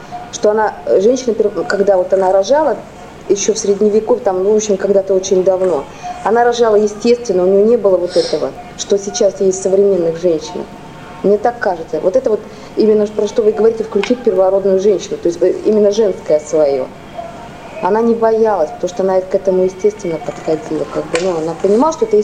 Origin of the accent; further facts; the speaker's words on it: Yekaterinburg, Sverdlovsk Oblast, Russia; Я говорю, я из Свердловска.